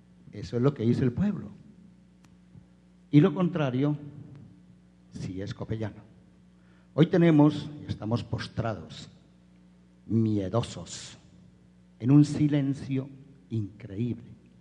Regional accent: Colombia; now in Venezuela; yo soy un colombiano que vive en Venezuela hace 40 años. Hijos y nietos venezolanos, amo ese país y amo a Colombia.

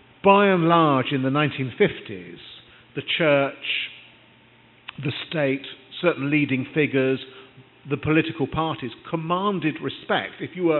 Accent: London, United Kingdom; I come from London, which is now an international city.

